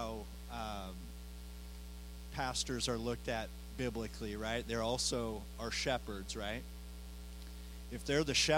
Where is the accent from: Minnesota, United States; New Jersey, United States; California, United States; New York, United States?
Minnesota, United States; I grew up in Minnesota, don't you know?